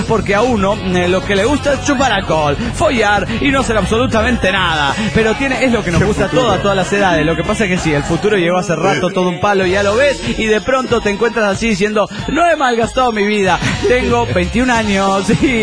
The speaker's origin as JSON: {"language": "Spanish", "town": "Santa Rosa", "region": "La Pampa", "country": "Argentina", "tie": "born or raised there", "said": "Ahora estoy de vacaciones, en mi ciudad natal, Santa Rosa, y le digo, pirata, Santa Rosa es la capital de la Pampa, en Argentina"}